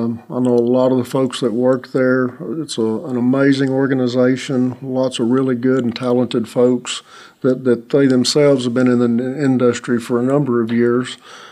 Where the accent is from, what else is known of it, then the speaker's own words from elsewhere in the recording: Texas, United States; I'm actually originally from Texas, where we have over 19 gigawatts of wind power installed.